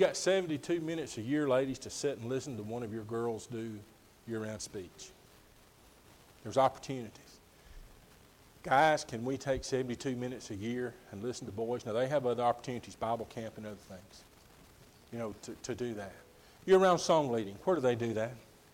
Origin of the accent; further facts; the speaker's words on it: Alabama, United States; Now remember, I'm from Alabama and I'm slower than most folks.